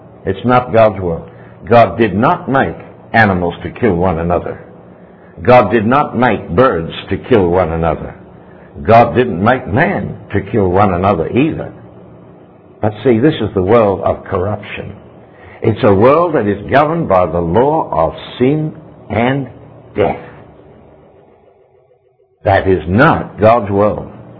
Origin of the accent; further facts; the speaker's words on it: Australia; I'm an angel from Australia. I'm just simply a messenger from Australia, that's all.